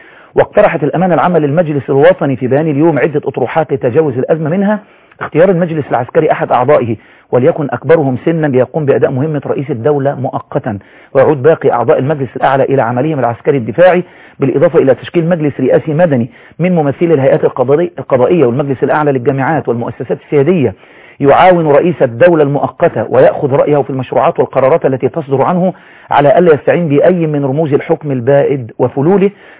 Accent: Egypt; من وجهة نظري بقى كمصري

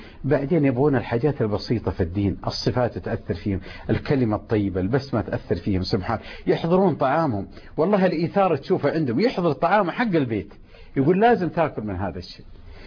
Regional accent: Medina, Medina Province, Saudi Arabia; وبعد حتى كنت أستحي أقول أنا من المدينة المنورة.

